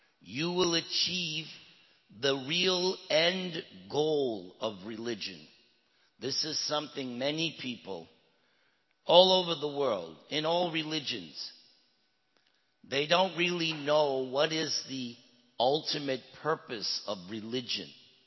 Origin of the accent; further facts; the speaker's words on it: Long Island, New York, United States; I'm not technically from New York City, but I do consider myself a New Yorker from Long Island.